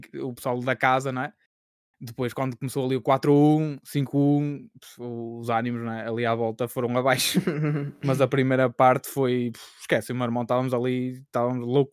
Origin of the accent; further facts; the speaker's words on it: Portugal; Ah, somos de Portugal.